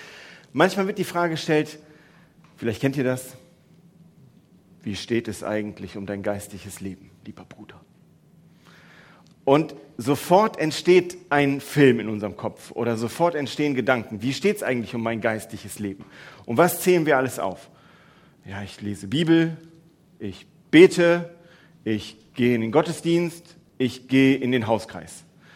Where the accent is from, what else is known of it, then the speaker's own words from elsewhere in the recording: Mettmann, North Rhine-Westphalia, Germany; Weil ich bin ja gar nicht aus Duisburg, ich bin aus Mettmann, lebe dort mit Frau und zwei von drei Kindern.